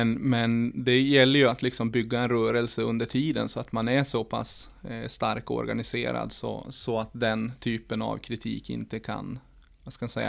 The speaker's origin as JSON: {"language": "Swedish", "town": "Gothenburg", "region": "Västra Götaland County", "country": "Sweden", "said": "Som sagt, jag kommer från Hammarkullen där vi jobbat under många år med just social organisering"}